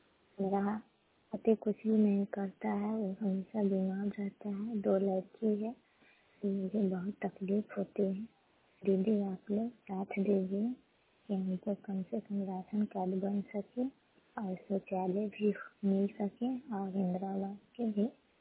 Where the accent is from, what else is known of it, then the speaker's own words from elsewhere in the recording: Jagannath Patahi, India; जगन्नाथ पटाही की रहने वाली हूँ।